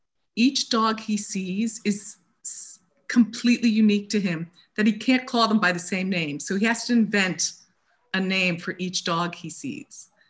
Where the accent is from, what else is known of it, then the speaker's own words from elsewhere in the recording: Queens, New York, United States; born there; I was born in Queens, New York, which is one of the most diverse, you know, places in our country. I moved away, but the second I could, as an adult, move back, I spent most of my adult life in Queens.